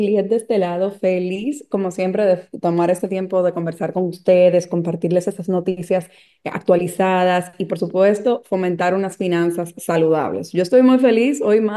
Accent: Dominican Republic; Bueno, me defiendo. Como dominicana que soy, me defiendo.

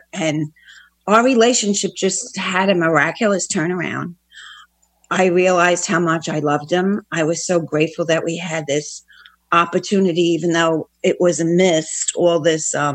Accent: Florida, United States; from Northeast Florida.

